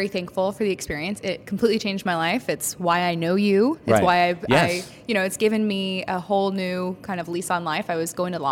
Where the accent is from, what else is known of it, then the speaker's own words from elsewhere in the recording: California, United States; also born or lived in New York, United States; So I went to college in New York. I'm originally from California.